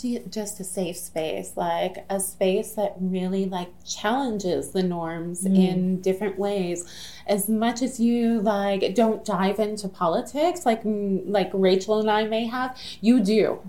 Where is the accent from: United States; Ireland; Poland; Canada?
Canada; Sault Ste. Marie, Ontario; I'm from St. Marie. We camp.